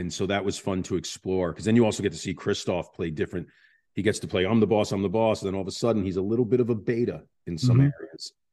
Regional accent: New York, United States; Yeah, I'm from New York. I know how to get lost in New York.

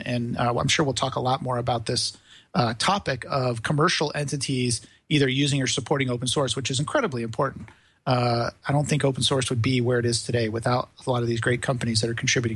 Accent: Benicia, California, United States; which I founded a Makerspace here in my hometown of Benicia.

